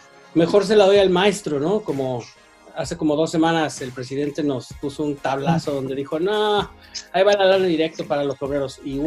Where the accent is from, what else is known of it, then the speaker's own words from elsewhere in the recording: Mexico City, Mexico; now in Canada; Yo ahorita te hablo desde Canadá, que es en donde vivo, pero mi despacho está en Playa del Carmen y yo soy de la Ciudad de México.